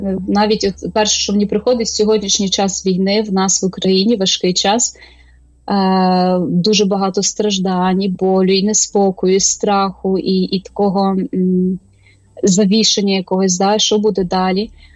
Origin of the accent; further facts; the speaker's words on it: Chernivtsi, Vinnytsia Oblast, Ukraine; я зростала в Вінницькій області, в село, навіть село міського типу Чернівці, малі такі.